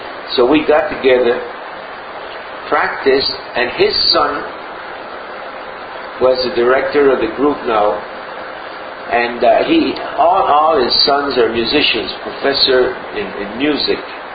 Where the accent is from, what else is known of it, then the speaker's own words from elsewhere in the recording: Colón, Panama; I came over from Panama, from Cologne to Panama every day. I had to commute.